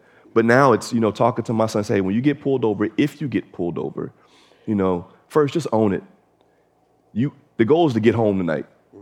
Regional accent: Philadelphia, Pennsylvania, United States; because for me, you know, I'm from Philly, you know, 16 years hood, trained with these things, man.

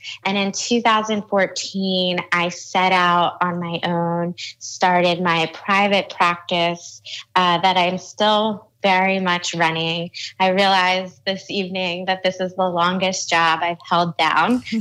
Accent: Philadelphia, Pennsylvania, United States; also born or lived in New York City; I grew up in Philadelphia, but I moved to New York City and started continuing to do design for startups

